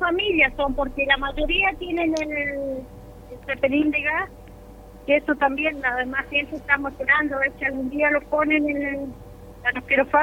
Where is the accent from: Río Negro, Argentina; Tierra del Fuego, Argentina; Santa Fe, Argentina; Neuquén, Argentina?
Río Negro, Argentina; Mallín Ahogado; Nosotros somos del Manso Inferior.